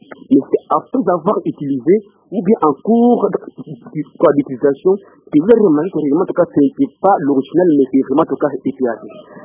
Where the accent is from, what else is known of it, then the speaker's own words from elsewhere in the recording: Kananga, Kasaï-Central, DR Congo; Et en partie chez nous, à Kananga, vraiment, c'est tout fréquent.